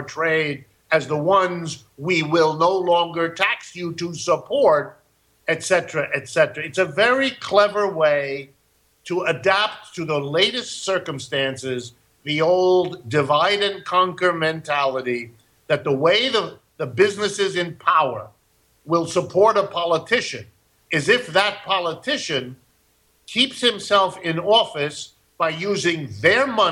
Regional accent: United States; born there; first language German; English is a second language; My mother was born in Berlin, Germany. My first language is German. That's what I grew up speaking. I was born in the United States, but, you know, if you live in a home where your mother is German, you speak German.

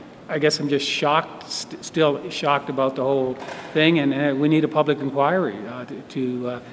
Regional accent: Welland, Ontario, Canada; I'm from Welland, Ontario.

